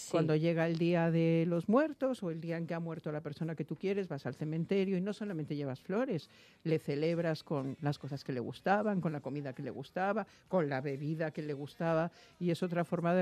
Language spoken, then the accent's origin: Spanish; Mexico; También hay que entender a lo mejor que yo vengo de México.